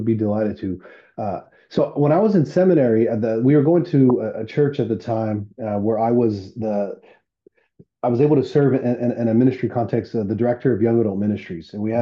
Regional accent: Austin, Texas, United States; I think God is leading me to plant a church in an area that that is similar to what I grew up in Austin.

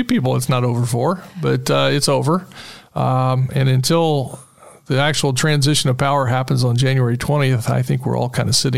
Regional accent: Muncie, Indiana, United States; I go up to my hometown, which is Muncie, Indiana.

